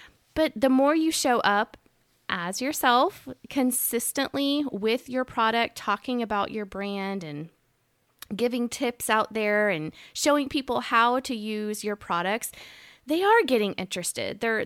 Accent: Florida, United States; me growing up in Florida near the beach, a large body of water to me is like ocean, beach, you know?

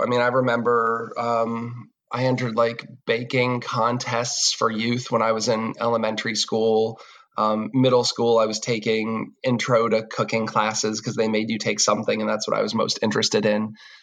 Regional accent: Marlborough, Massachusetts, United States; I'm from Marlborough, Massachusetts, which is about 40 miles west of Boston. Food was pretty... I grew up in the 80s.

